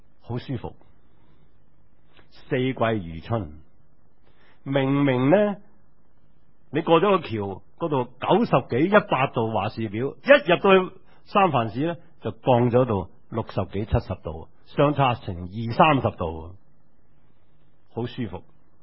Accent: China; 我哋中国人奇怪喎，讲嘢咧，太太就喺厨房炒菜，个丈夫咧就喺上面睇电视。

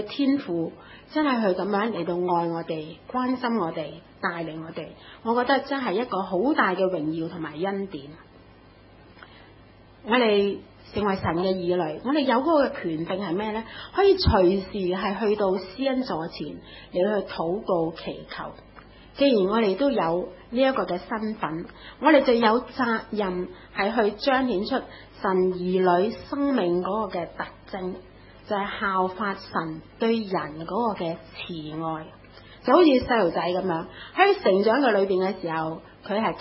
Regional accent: Hong Kong; 咁我哋香港人咧就係要好多係自己噶嘛嚇，我自己嘅餐具，我自己嘅杯，就喺屋企食飯都係噶嘛。

